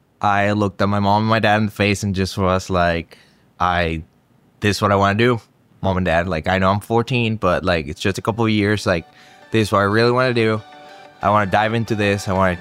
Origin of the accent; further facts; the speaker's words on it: Maracaibo, Zulia, Venezuela; So where I'm from, we're borders with Colombia. I'm from Maracaibo State, Zulia.